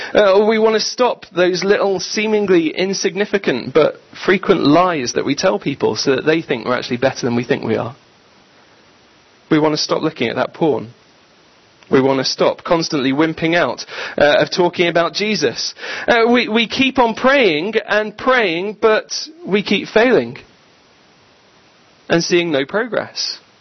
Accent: United Kingdom; Or it may just be that we're British, and we're cynical.

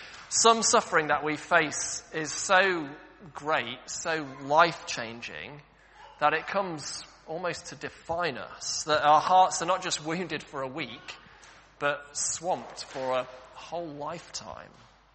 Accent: Manchester, North West England, United Kingdom; moved away; Manchester will always be my home. You wouldn't know it from my accent, but it's where I'm from. It's part of who I am.

